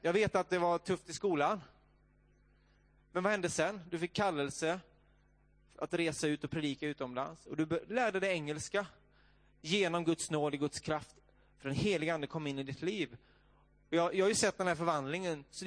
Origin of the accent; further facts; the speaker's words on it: Bergstena, Västra Götaland County, Sweden; där ute i Bergstena, socken. Det var några hus och där vi växte upp.